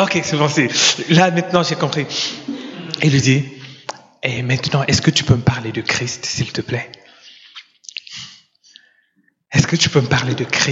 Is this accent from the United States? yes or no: no; Cameroon; je suis né au Cameroun, grandi au Cameroun.